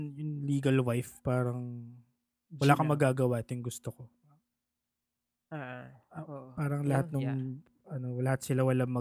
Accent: Laguna, Philippines; sasakay ako ng jeep biyahing Siniloan or Paete para dadaan sa bayan namin

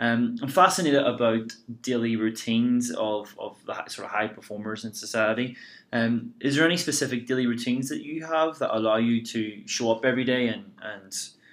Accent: Ireland; now in New Zealand; Being an Irishman in New Zealand, it's nearly like you've got to drink, you know.

